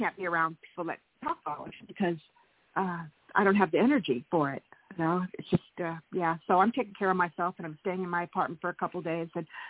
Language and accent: English; California, United States; I'm from California.